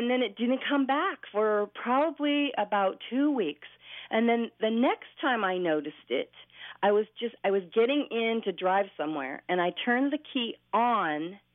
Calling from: Bellingham, Washington, United States; I'm calling from Bellingham, Washington.

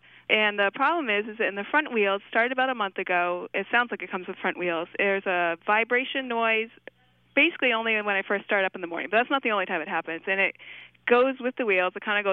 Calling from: East Hampton, Massachusetts, United States; I'm calling from East Hampton, Mass.

